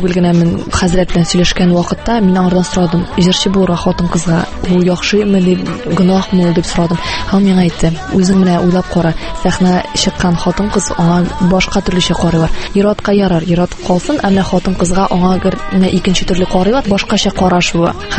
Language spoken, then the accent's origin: Tatar; Aznakayevo, Tatarstan, Russia; now in Kazan, Russia; Мин үзем Озакай ягыннан инде, Озакайда туып үстем. Хәзерге вакытта Казанда яшим.